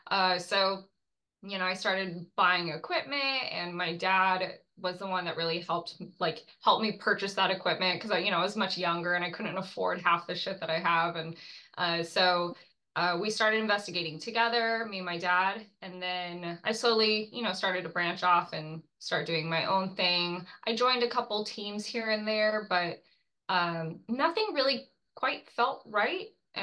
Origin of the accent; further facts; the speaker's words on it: Scotland, United Kingdom; now in California, United States; I'm originally from Scotland. I moved to California in 2012.